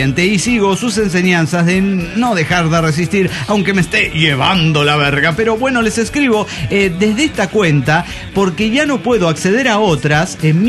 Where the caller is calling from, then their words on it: Morelia, Michoacán, Mexico; de Morelia, Michoacán, México.